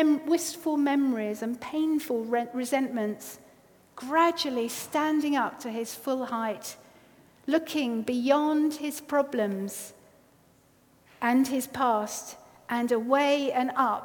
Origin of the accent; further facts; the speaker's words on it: London, United Kingdom; Now, I am a Londoner, so I'm not exactly far from home here